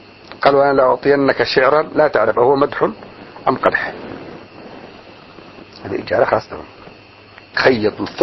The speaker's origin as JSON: {"language": "Arabic", "country": "Yemen", "said": "ما عندكم حمامات هنا وعندنا باليمن بكل مكان حمام"}